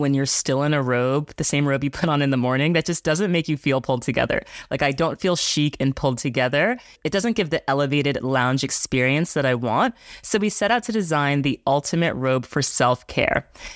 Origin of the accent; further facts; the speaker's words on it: New York City, New York, United States; I just returned from a glorious week in New York City, my hometown.